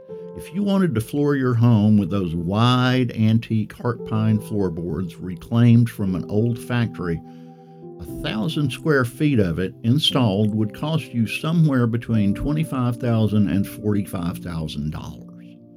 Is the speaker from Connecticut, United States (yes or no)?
no; Atlanta, Georgia, United States; My hometown of Atlanta has grown into a thriving international city and a mecca for black artists.